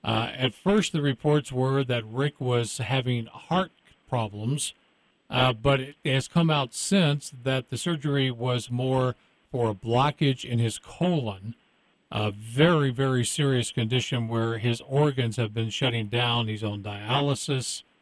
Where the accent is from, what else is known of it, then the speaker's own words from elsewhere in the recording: Memphis, Tennessee, United States; he actually was born in the area of my hometown of Memphis, Tennessee